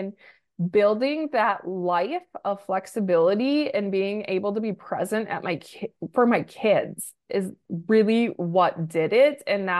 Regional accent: Minnesota, United States; I'm from Minnesota

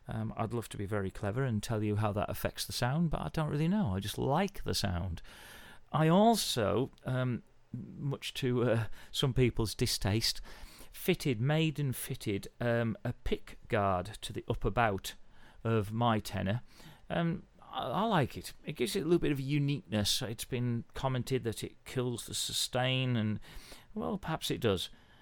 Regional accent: North West England, United Kingdom; I'm from Cumbria

